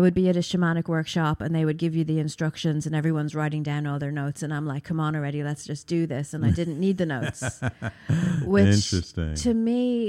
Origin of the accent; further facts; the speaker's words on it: Ireland; I'm from Ireland.